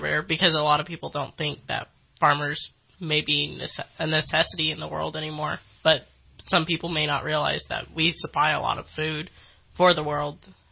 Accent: Orland, California, United States; I'm from Orland, so I'm about an hour south.

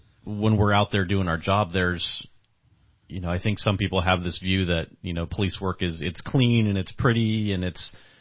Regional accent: California, United States; Myself, you know, I came from Southern California. Yeah. You know, I started my career down there

